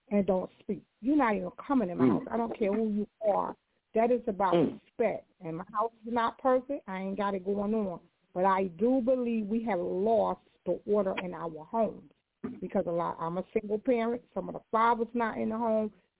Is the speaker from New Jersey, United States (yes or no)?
yes; Newark, New Jersey, United States; Like when I grew up in Jersey and I'm from Newark, they showed me scared straight, and I was scared.